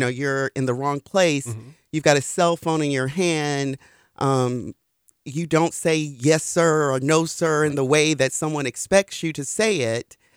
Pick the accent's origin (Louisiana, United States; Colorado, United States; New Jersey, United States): Louisiana, United States; And I grew up in Louisiana, and we called on the ancestors